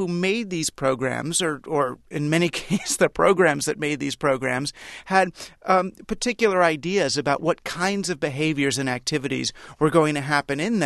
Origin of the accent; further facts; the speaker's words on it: New York City, New York, United States; I grew up in New York City